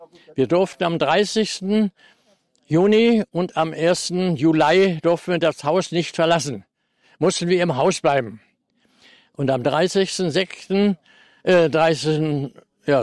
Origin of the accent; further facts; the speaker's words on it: Mecklenburg-Vorpommern, Germany; Und ich war aus Mecklenburg